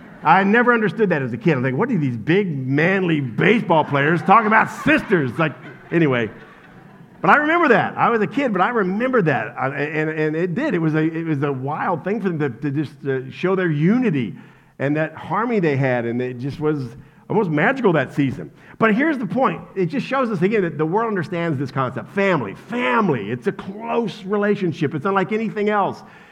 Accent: Kentucky, United States; Are we too far from Kentucky now? No. I grew up in Kentucky.

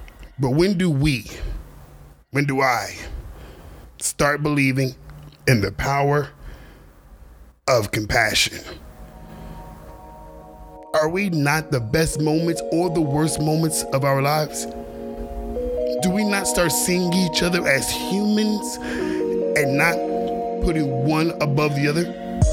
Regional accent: San Antonio, Texas, United States; I'm from San Antonio, Texas. I'm spiritual and religious.

